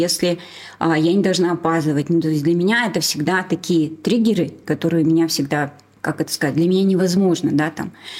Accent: Ekibastuz, Pavlodar Region, Kazakhstan; я же тоже с севера. Я родилась в Павлодарской области, в городе Кипастус. И я, получается, очень долгое время своей жизни родилась, училась, все на севере.

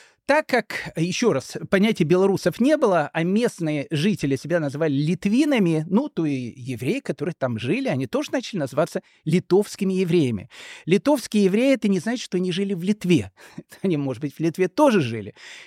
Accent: Kyiv, Ukraine; now in Australia; я приехал из незалежной Украины, я, в общем, коренной киевлянин, я говорил, что я приехал from Ukraine.

